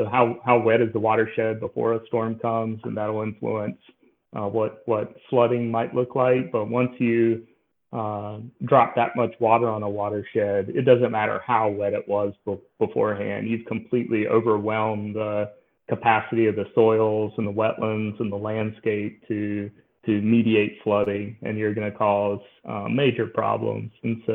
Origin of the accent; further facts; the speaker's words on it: Charlotte, North Carolina, United States; So that's me. I actually grew up in Charlotte. My parents moved from Robeson County to Charlotte